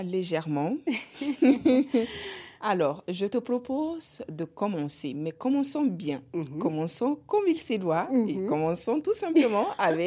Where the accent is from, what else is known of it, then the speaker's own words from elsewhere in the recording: Mali; Chez nous en Afrique et singulièrement au Mali, beaucoup de traditions entourent le mariage.